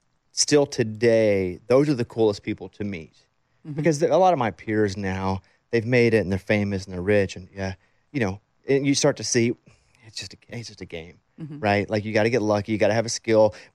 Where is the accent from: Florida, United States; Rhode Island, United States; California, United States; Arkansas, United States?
Arkansas, United States; I live closer. I'm from Arkansas.